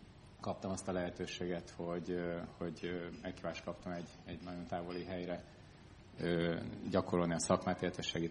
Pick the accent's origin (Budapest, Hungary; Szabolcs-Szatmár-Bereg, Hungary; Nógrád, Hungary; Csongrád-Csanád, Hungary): Budapest, Hungary; Budapestről származunk, az Orvosi Egyetemen ismertük meg egymást, mindketten gyakorló orvosok vagyunk. És hát 10 évet éltünk vidéken, aztán most egy pár éve a gyerekek, ahogy nőttek, visszaköltöztünk Budapestre, Budaörsre